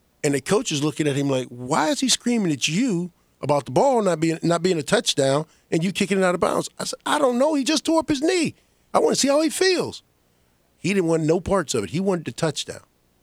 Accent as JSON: {"language": "English", "town": "Cleveland", "region": "Ohio", "country": "United States", "tie": "born or raised there", "said": "And I'm growing up in Cleveland, and it's only 2.5 hours away from me."}